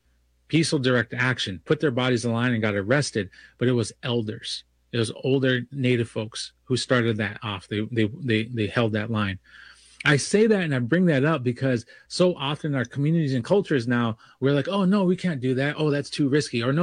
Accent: Minnesota, United States; I just say that because I'm from Minnesota and we're outnumbered

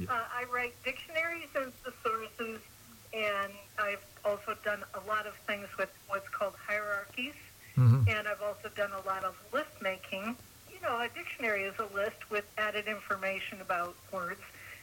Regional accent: Indiana, United States; I grew up in Indiana, so we had snow.

